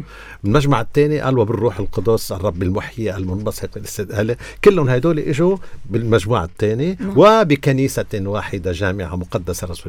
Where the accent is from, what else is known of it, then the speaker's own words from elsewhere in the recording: Lebanon; نحن لبنانية